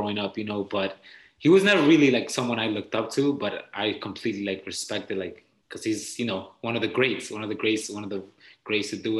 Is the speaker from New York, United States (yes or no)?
yes; New York, United States; now in Los Angeles, United States; I was born and raised in New York, in Harlem specifically, and now, you know, just chasing the dream out here in LA.